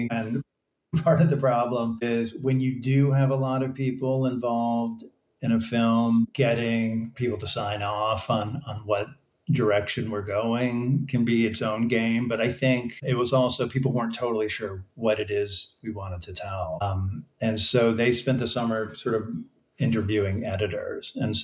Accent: Texas, United States; And, you know, I grew up in Texas and went to a big school and just know that whole, you know, machismo code.

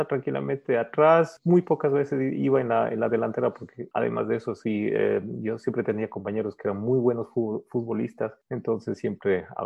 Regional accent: Quito, Pichincha, Ecuador; born there; Yo nací en Quito en 1974.

